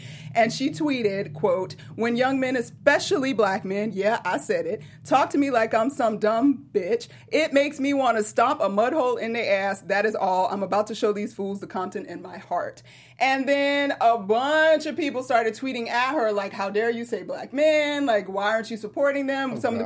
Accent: Atlanta, Georgia, United States; I got to give a shout-out to my hometown, ATL, baby.

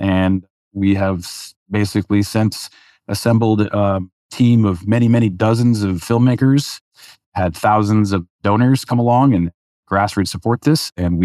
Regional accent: New Hampshire, United States; I decided to actually relocate from California back to my home state of New Hampshire.

